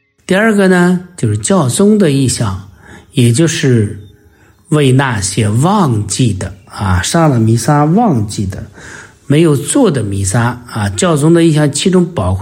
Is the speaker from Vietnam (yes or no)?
no; China; 这样的话就是让我们中国人啊有了中国的习惯。